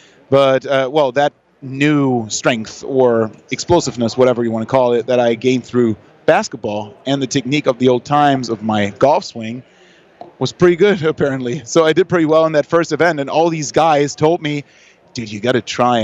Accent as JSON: {"language": "English", "country": "Germany", "second_language": "English", "said": "I'm from Germany, so no, I'm not."}